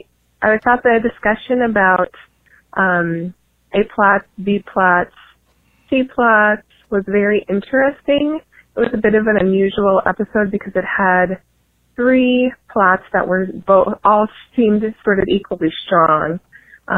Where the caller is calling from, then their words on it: Illinois, United States; I'm from Illinois.